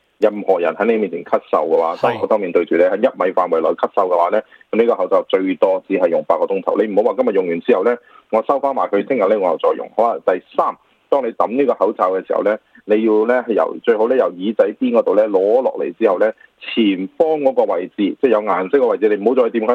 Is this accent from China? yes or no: no; Australia; 澳洲嘅貨源除咗我哋澳洲人訂之外咧